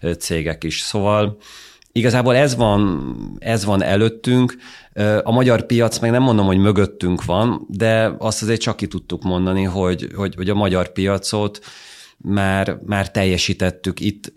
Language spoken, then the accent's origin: Hungarian; Hungary; Nem kell azért kisítőnek lenni, mert magyarok vagyunk Nyugat-Európában. Igenis egy nagyon tehetséges nemzet vagyunk